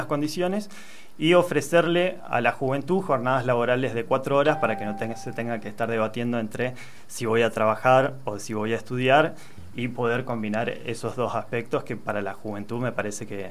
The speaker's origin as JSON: {"language": "Spanish", "town": "Luzuriaga", "region": "Mendoza", "country": "Argentina", "said": "yo soy de acá cerca, de hecho, soy de Lusuriaga."}